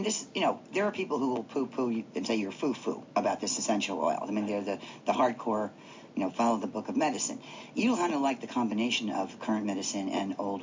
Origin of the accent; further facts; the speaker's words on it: Mount Vernon, New York, United States; in Mount Vernon, New York, my hometown.